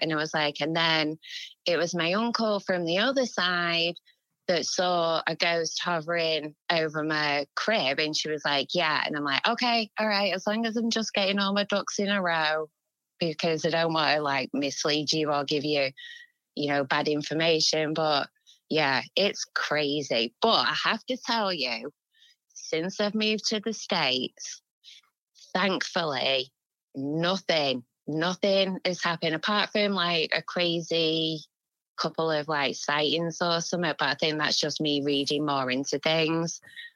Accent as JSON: {"language": "English", "region": "England", "country": "United Kingdom", "said": "because we're English. I mean, even though he was Jamaican, he was in England"}